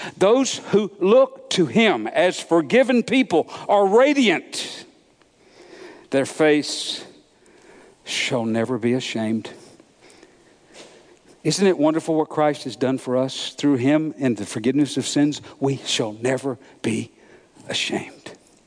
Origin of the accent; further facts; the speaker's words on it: Georgia, United States; Sonny and I grew up in Georgia, and we had something called the Jesus Movement.